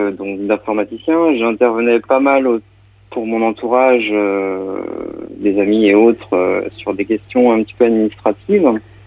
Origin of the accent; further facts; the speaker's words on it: Montaigu, Pays de la Loire, France; donc je suis natif de Montaigu, j'ai fait quasiment toutes mes études à Montaigu, j'ai ensuite déménagé au Sable de l'Aude, toujours dans le cadre des études